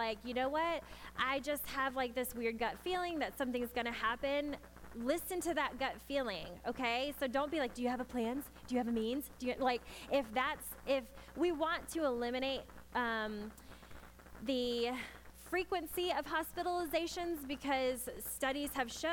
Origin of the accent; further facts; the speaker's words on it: Hawaii, United States; So like I am from Hawaii, and so coming back, I don't really play it that much.